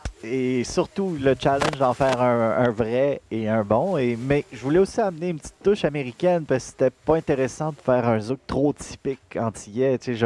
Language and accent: French; Montreal, Quebec, Canada; J'ai grandi à Montréal, pour ceux qui se posent la question.